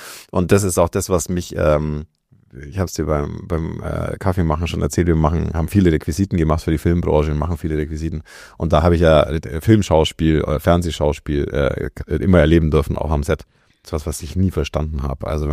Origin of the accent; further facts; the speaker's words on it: Aindling, Bavaria, Germany; ich bin in Aindling aufgewachsen, ich habe keinerlei Beziehungen mehr zu dieser Ortschaft und zu den Leuten da auch.